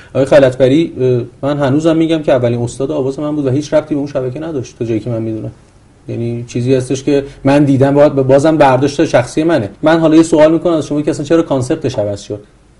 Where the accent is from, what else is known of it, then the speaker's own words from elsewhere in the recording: Iran; من به عنوان یک ایرانی قبل از اون برنامه هم تصمیم داشتم وقت زمانی که درسم تموم بشه برگردم به ایران